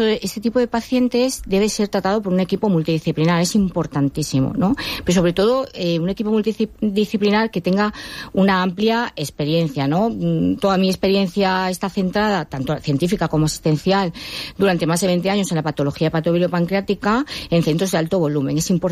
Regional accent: Andalusia, Spain; Yo soy andaluza, pero fui a Barcelona, al Clínico Provincial, a formarme en cirugía hepática y trasplante. Y luego recabé en esta comunidad

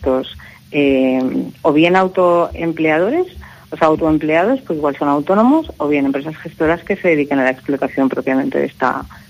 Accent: Valencia, Valencian Community, Spain; yo soy de Valencia. Yo vivo en Valencia. Mi sede está en Benidorm.

